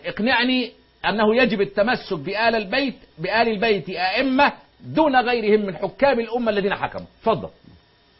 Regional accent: Egypt; زي ما بيقولوا عندنا في مصر

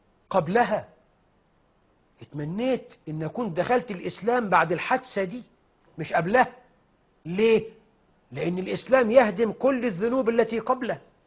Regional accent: Egypt

